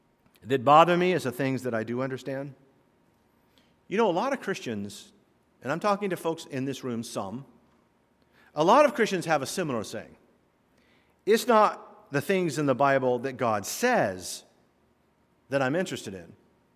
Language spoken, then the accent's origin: English; the South, United States; accent: southern; I don't know why I use a southern accent when I talk about someone like that. I grew up in the South.